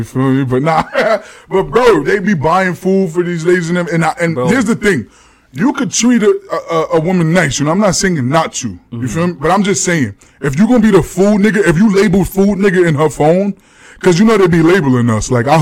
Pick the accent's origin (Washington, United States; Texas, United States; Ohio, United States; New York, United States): New York, United States; Bronx; also born or lived in Harlem; definitely born and raised from the Bronx. I grew up pretty much in Harlem.